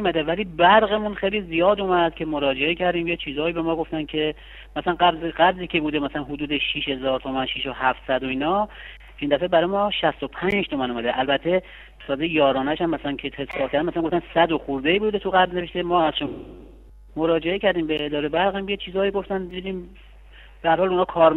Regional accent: Tehran, Tehran Province, Iran; now in Rasht, Iran; حالا با توجه به اینکه ما اصالتا تهرانی هستیم، اینجا اغلب میریم تهران، حالا تو رشت هم 2-3 سال ساکن شدیم،

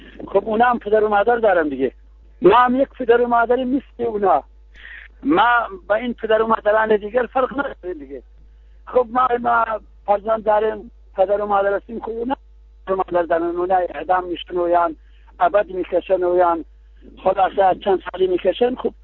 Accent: Iran; بله دیگه، ما ایرانی هستیم دیگه

